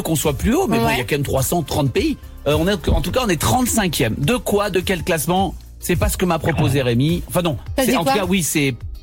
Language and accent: French; France; mais on est des Français